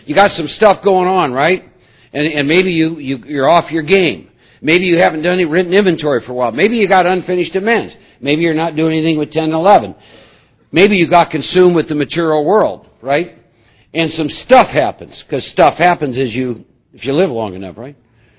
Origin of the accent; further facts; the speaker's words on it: Iowa, United States; I was born and raised back in the Midwest in the state of Iowa.